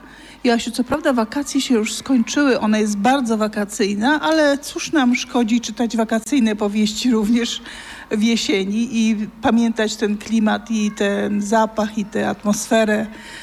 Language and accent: Polish; Kraków, Lesser Poland, Poland; dla nas z Krakowa sam pobyt nad morzem jest wielkim przeżyciem